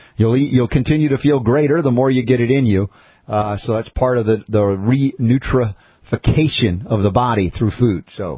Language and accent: English; United States; It corrupted their taste buds by growing up in America like I did.